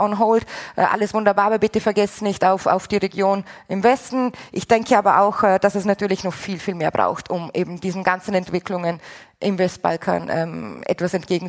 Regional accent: Austria; Also ich denke als Österreicherin

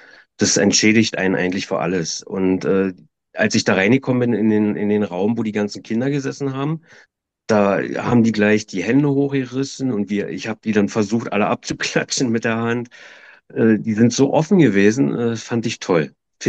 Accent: East Germany, Germany; moved away as an adult; ich bin ja in Ostdeutschland groß geworden und ich war 20, als die Mauer geöffnet wurde, bin ich ja geflüchtet nach Westdeutschland und war eigentlich ständig am Umziehen.

